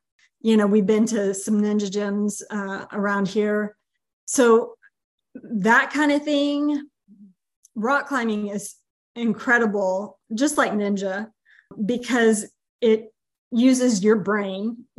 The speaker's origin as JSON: {"language": "English", "region": "Texas", "country": "United States", "said": "I'm from Texas. We wear flip-flops 365."}